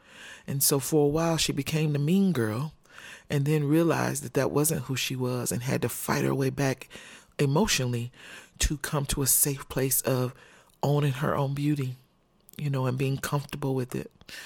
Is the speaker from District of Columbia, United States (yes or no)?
no; Fort Wayne, Indiana, United States; I grew up in Fort Wayne urban area.